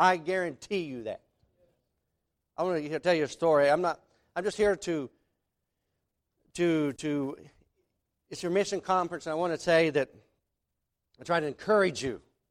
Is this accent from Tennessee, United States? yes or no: yes; Tennessee, United States; I mean, I'm from East Tennessee. We're a little different out there.